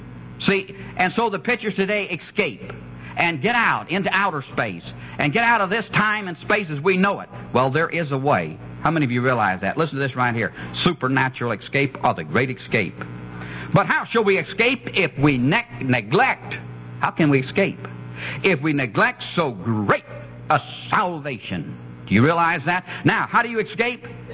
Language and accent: English; California, United States; I began to look at the country I was raised in California, up and down that coastline.